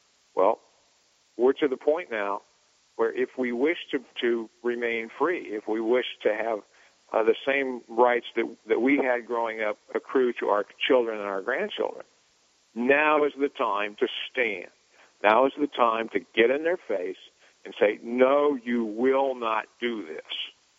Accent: Ohio, United States; also born or lived in Michigan; I was born in Michigan, sir. I was raised in Ohio amongst the heathen Buckeye. But I got my Southern green card several years ago.

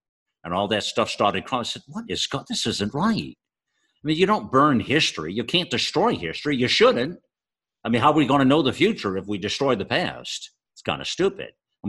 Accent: United States; Because I was highly offended as a patriot, as an American, as a person who loves everything about this country

